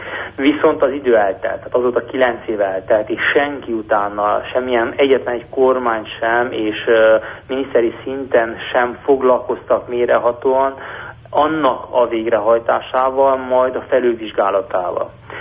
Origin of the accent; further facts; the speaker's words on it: Transylvania, Romania; egy fenntarthatóságról beszélni román Erdély magyarként azt gondolom nagyon európai megközelítés